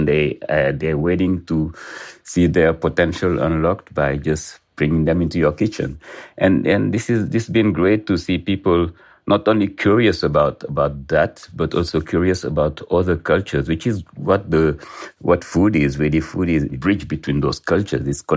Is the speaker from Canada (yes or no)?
no; Senegal; I'm a chef from Senegal, a restaurateur, a cookbook author.